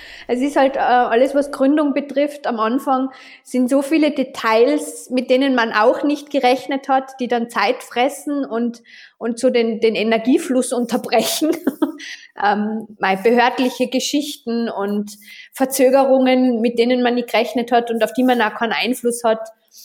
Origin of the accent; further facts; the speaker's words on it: Innsbruck, Tyrol, Austria; ein neuer Coworking-Space, Kreativ-Hub in meiner Heimatstadt Innsbruck, den ich gerade aufbaue.